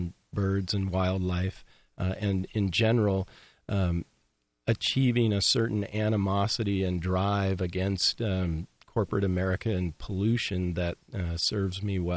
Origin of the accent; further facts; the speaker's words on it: Santa Barbara, California, United States; Well, it's true. I grew up in Santa Barbara, California